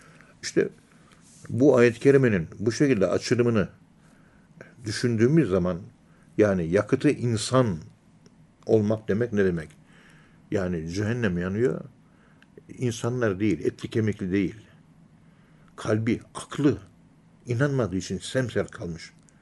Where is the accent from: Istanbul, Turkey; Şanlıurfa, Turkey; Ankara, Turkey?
Ankara, Turkey; Çünkü esas vatanım Ankara'nın yerlisiyim ben. Evimiz 450-500 senelik ev.